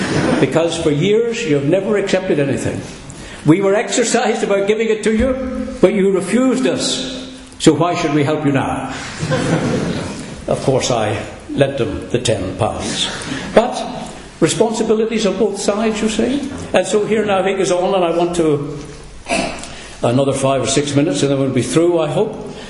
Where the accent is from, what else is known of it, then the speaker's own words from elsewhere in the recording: Northern Ireland, United Kingdom; I came from Northern Ireland.